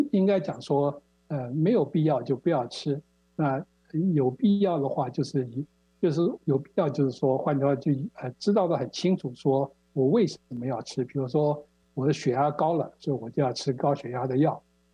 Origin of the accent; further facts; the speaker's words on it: Taiwan; moved away as an adult; now in United States; 我是在台湾长大，在台湾念完大学之后，到美国在密西根大学念的制药科系的博士。